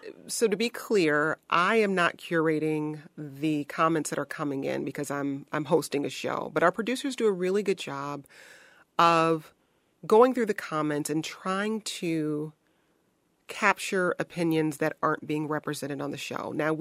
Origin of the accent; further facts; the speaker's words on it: Detroit, Michigan, United States; I'm a Midwesterner. I grew up in Detroit.